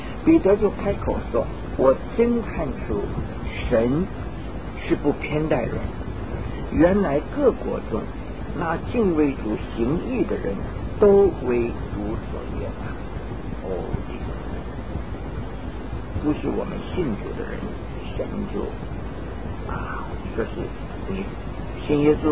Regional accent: China; 所以我们中国人说过了这个村没这个店我们赶上了

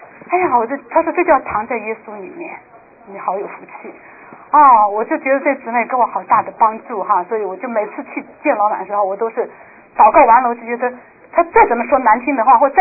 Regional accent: China; 我们都是中国人，

